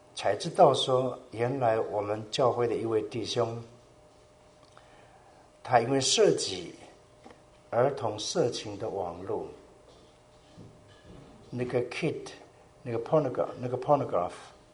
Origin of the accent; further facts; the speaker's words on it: China; 因为他是那不是我们中国人，他听不懂